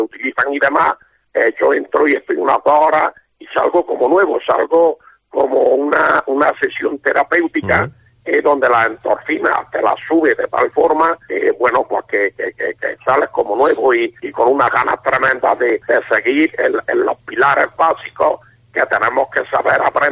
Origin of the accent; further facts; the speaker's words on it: Pozoblanco, Andalusia, Spain; para que se sitúen, soy de Pozo Blanco. Tengo 60 años